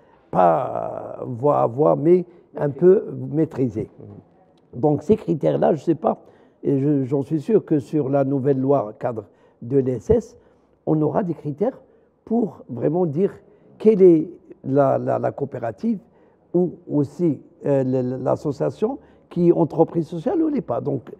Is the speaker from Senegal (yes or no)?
no; Morocco; Chez nous, au Maroc, il y a des entreprises sociales